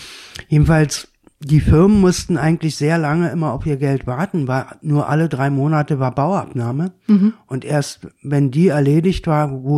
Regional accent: Berlin, Germany; born there; Also ich bin in Berlin-West geboren.

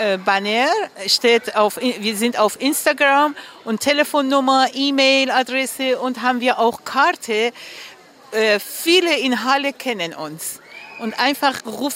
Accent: Iran; ich komme aus dem Iran

